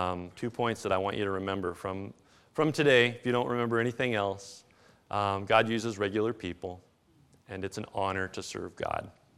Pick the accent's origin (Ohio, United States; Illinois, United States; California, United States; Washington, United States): Washington, United States; Long Beach; We grew up in Long Beach, Washington